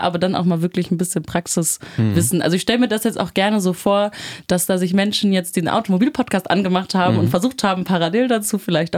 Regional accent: Lower Saxony, Germany; now in Leipzig, Germany; Ich komme aus der Nähe von Hannover, habe in Halle studiert, interkulturelle Studien auch.

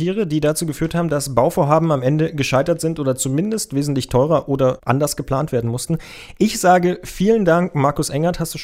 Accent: Brandenburg, Germany; Großer Freund von mir als Brandenburger

